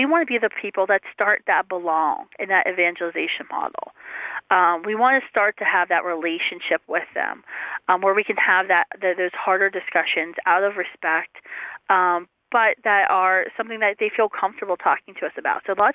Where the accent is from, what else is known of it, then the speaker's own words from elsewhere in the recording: West Virginia, United States; I grew up in West Virginia, and, you know, some of the things they say about West Virginia are sometimes true.